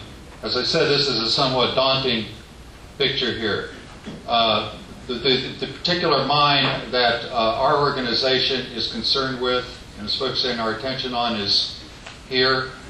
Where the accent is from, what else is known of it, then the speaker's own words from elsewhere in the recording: Lakeland, Florida, United States; I grew up in South Lakeland on the edge of the phosphate mining district.